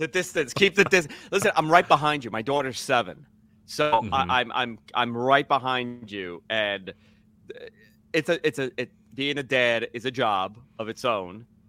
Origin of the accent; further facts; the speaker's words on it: Northeast, United States; You know, I'm 38 years old. I grew up in the Northeast.